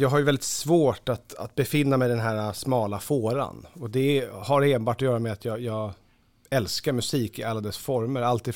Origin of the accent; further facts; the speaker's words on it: Lidingö, Stockholm County, Sweden; där jag är uppvuxen så är det ju är man ju inte ensam om att ha föräldrar som har presterat. Lidingö är ju väldigt så, man brukar prata om att det finns väldigt mycket människor med mycket pengar på Lidingö.